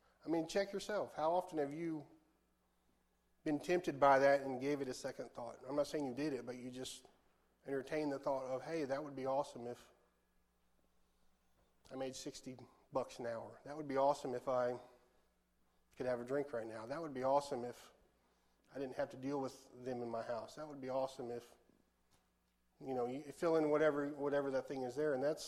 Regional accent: Texas, United States; we're from Texas, okay? There's like 50% of Texas is Hispanic.

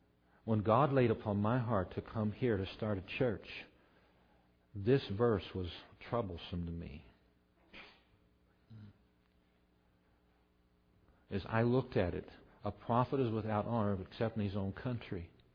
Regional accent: Council Bluffs, Iowa, United States; Council Bluffs, Iowa, like you, I was born and raised here. Well, I was raised part of the time here. I was born in Mercy Hospital, the old hospital.

